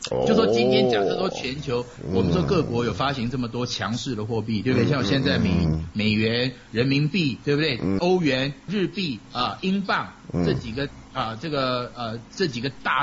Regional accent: Taiwan; 我台湾人，

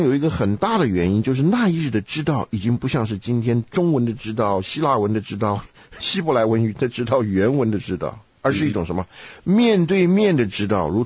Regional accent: China; 我们中国人是不随便问问题的

